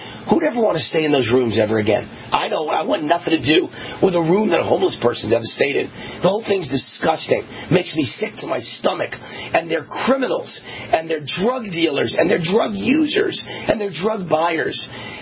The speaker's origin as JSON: {"language": "English", "region": "New York", "country": "United States", "said": "and I'm from New York too, by the way"}